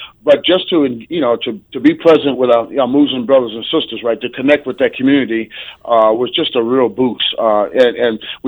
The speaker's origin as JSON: {"language": "English", "town": "Oakland", "region": "California", "country": "United States", "tie": "born or raised there", "said": "Well, growing up the way I did, I grew up in Oakland, California. And you know, going to church was a it was a good thing."}